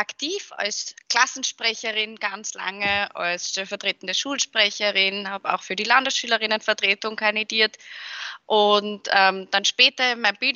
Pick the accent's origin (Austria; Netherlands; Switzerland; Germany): Austria; Wels, Upper Austria; bei mir zu Hause in meiner Heimatstadt, das ist Wels in Oberösterreich.